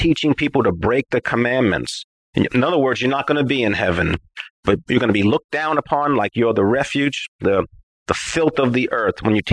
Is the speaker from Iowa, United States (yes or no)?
no; New York, United States; now in Tennessee, United States; I'm in a place called Tennessee at the moment, even though I'm from New York.